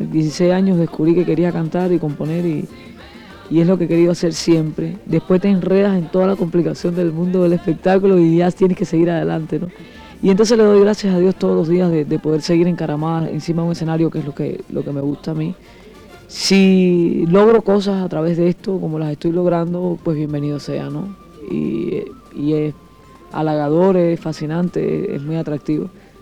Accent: Cuba; moved away; also born or lived in Colombia; Nosotros salimos de Cuba a un contrato a Colombia, estuvimos viviendo en Colombia casi 3 años.

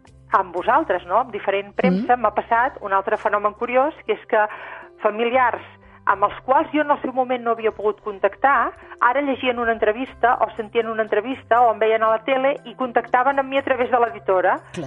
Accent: Terrassa, Catalonia, Spain; now in Girona, Spain; jo soc de Terrassa, sí, el que passa que visc a Girona de fa anys, però soc de Terrassa, sí. La meva família viu a Terrassa encara

